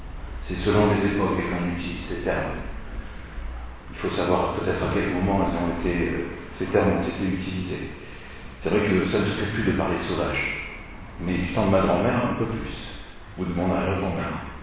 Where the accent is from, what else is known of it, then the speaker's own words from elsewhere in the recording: Gascony, France; je viens de Gascogne, et on sait très bien que la Gascogne, c'est pas vraiment la France. Puisqu'on y parle l'occitan et non pas le patois.